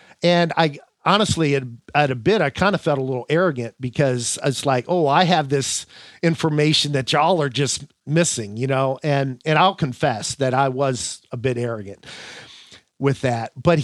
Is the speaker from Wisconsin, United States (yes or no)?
no; Ohio, United States; We went on a mission trip out to California. I grew up in Ohio, so we went across country and went into Mexico.